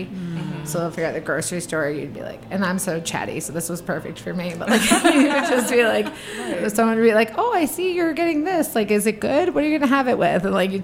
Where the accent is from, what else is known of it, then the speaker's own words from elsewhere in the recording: New Jersey, United States; and I am from New Jersey originally, so this is like coming home, but you know, with some distance.